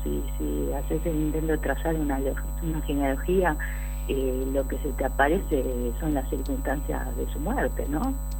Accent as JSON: {"language": "Spanish", "town": "Orán", "region": "Salta", "country": "Argentina", "tie": "born or raised there", "said": "yo no nací en Rosario, pero viví los años de mi infancia y mi adolescencia en una ciudad muy chiquita que se llama Orán, en la provincia de Salta."}